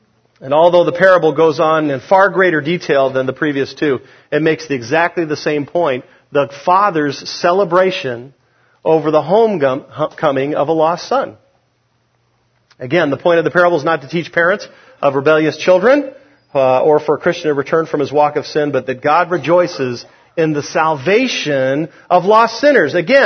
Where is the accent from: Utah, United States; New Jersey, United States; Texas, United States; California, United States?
California, United States; Buena Park; when I grew up in Buena Park. All of our trees were carob trees